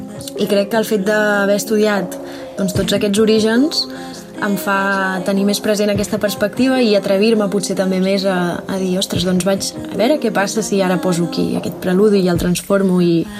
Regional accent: Biure d'Empordà, Catalonia, Spain; el 918 és l'adreça de la casa on jo vivia quan era petita, a Biure d'Empordà.

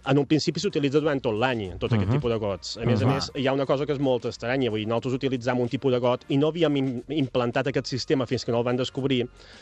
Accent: Ciutadella, Balearic Islands, Spain; Jo som de Ciutadella

